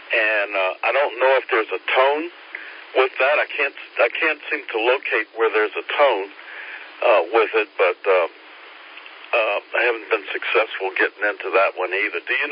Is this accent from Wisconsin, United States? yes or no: no; Nixa, Missouri, United States; I'm from Nixon, Missouri, just north of Branson, Missouri.